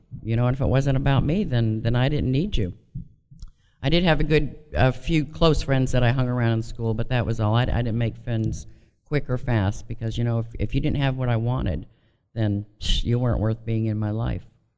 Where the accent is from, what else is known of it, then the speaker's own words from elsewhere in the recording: Worcester, Massachusetts, United States; I grew up in Worcester, Massachusetts. That's where I was born.